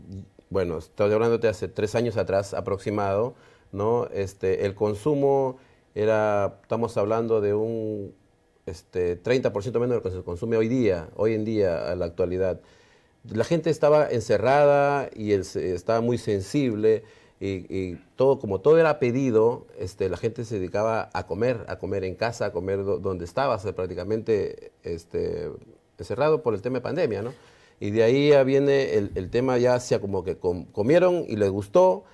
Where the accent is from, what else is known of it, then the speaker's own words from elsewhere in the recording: San Martín de Porres, Lima, Peru; yo vengo del distrito de San Martín de Porres, que es el cono norte